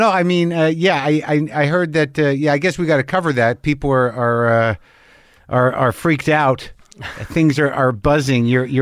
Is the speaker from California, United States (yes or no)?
yes; California, United States; Why is your English so good? I'm a Californian.